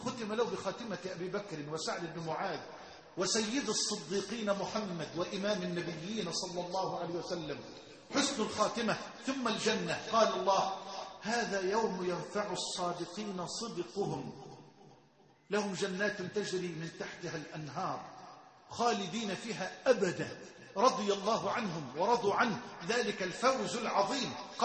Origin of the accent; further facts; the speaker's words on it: Egypt; اللهم اجعل بلدنا مصر أمنا أمانا سخاء رخاء